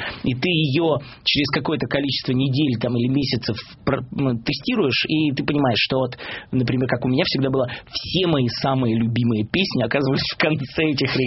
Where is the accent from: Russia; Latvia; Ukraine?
Russia; Ural; на самом деле я был парень с Урала. Вот, причем нельзя сказать, что это можно было определить по моему акценту